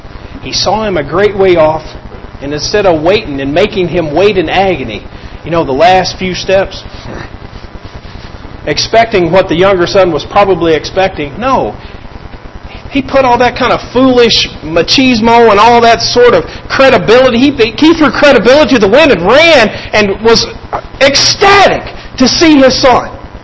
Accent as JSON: {"language": "English", "region": "Kentucky", "country": "United States", "tie": "born or raised there", "said": "I grew up in Kentucky and my granddaddy's farm was up a holler."}